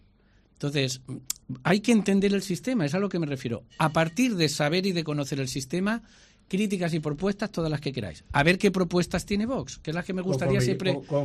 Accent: Alicante, Valencian Community, Spain; born there; Acudir a Alicante, que he estado este fin de semana, es mi tierra de nacimiento

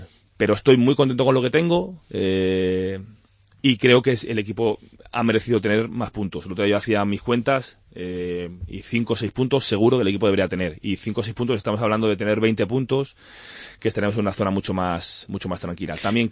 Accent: Madrid, Community of Madrid, Spain; also born or lived in Béjar; Soy madrileño casi porque llevo casi toda mi vida, pero bejarano de nacimiento.

